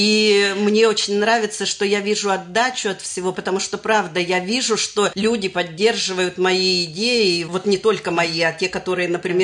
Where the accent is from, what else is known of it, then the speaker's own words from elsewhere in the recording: Siberia, Russia; now in Ramensky District, Russia; Я сама сибирячка, когда оказалась вот 30 лет назад в Раменском районе